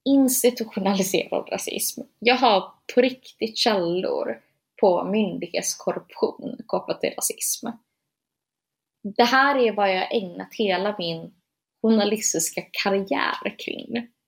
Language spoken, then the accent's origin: Swedish; Gothenburg, Västra Götaland County, Sweden; born there; jag är från Somalia. Jag kommer alltid vara somalier. Det här är inte mitt land. Men jag är faktiskt född i det här landet. Jag föddes på Östra sjukhuset i Göteborg.